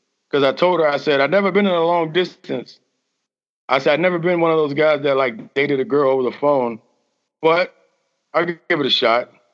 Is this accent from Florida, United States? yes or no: yes; Florida, United States; I'm from South Florida, so you know we got that talk.